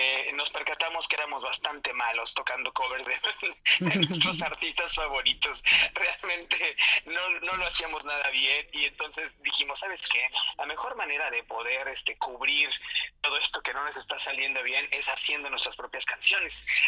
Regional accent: Morelia, Michoacán, Mexico; Soy originario de Morelia, Michoacán

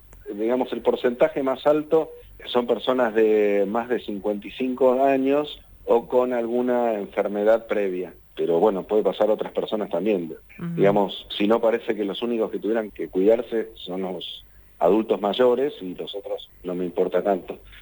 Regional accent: Argentina; Los argentinos, como buenos latinos, usamos mucho las manos para expresarnos

